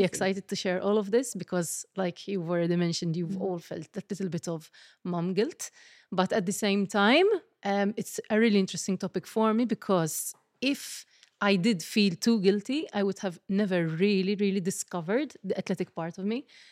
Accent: South Africa; now in Malta; I am South African. I've been living in Malta for 12 years. I'm on the wrong side of the 30s.

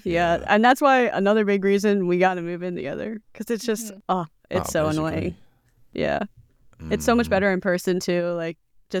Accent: Philadelphia, Pennsylvania, United States; I'm obsessed with Wawa. I grew up on Wawa, so especially in Philly.

